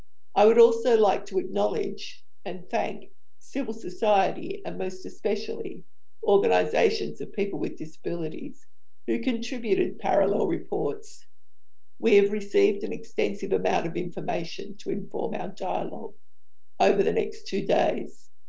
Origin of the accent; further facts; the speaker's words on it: Australia; from Australia, the land of the Dreamtime.